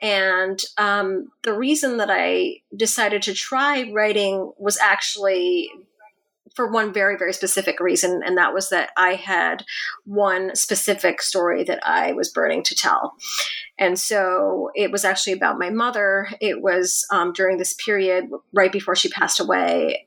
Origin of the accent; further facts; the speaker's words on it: Buffalo, New York, United States; also born or lived in Hong Kong / California; Well, I was born in Buffalo, New York, and I spent most of my childhood there, although I did live 3 years in Hong Kong during my middle school years. And I went to college out in California.